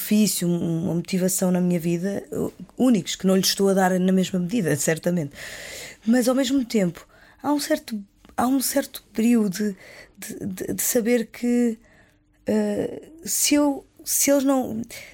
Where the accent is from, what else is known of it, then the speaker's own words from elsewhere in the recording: Portugal; accent: Portuguese; o sotaque português, a ideia de que as palavras para mim são ditas de uma certa maneira que eu procuro.